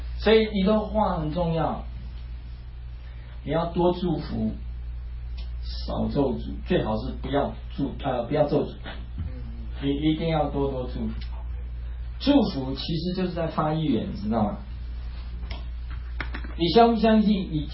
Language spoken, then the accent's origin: Chinese; Taiwan; 我们台湾人啊，就是很多都是爱在心里口难开啊，